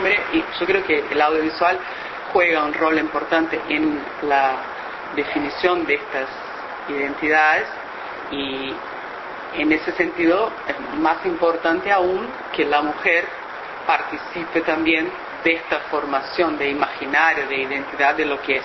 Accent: Brazil; now in Uruguay; Yo soy brasileña, en Brasil también, y acá en Uruguay.

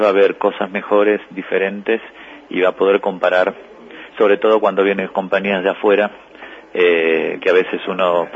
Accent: Argentina; now in Uruguay; Como muchos argentinos, felices, tranquilos, disfrutando de la calidad de vida

